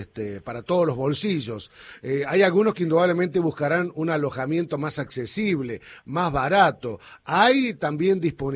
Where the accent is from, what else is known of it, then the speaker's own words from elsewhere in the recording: Argentina; estamos hablando entre argentinos